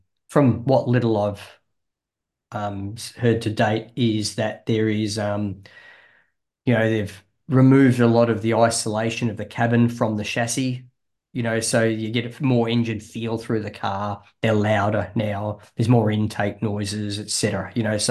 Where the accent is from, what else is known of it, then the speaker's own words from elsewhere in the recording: Australia; She's an Aussie. I'm an Aussie.